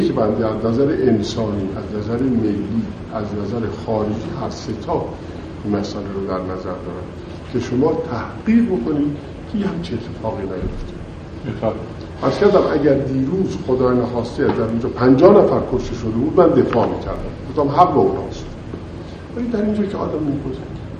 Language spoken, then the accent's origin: Persian; Iran; رفتن خودم هم به پاریس به عنوان یه ایرانی که با یه ایرانی دیگه فقط میخواد صحبت بکنه